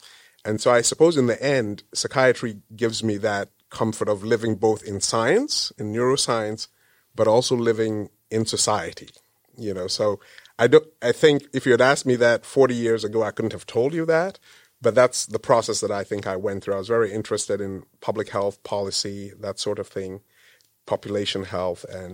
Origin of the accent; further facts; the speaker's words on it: Ghana; moved away as an adult; also born or lived in Zambia / Lesotho / Kenya / Canada; I grew up in Africa largely. I was born in Ghana, but I grew up in Ghana some, Zambia, Lesotho, and Kenya. And I went back to medical school in Ghana.